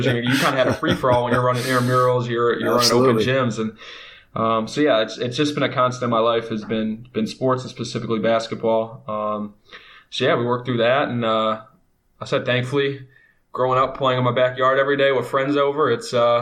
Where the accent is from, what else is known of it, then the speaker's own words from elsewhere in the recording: Parma, Ohio, United States; And growing up in Parma, we have, you know, 3 middle schools, 3 high schools. It's a really big city.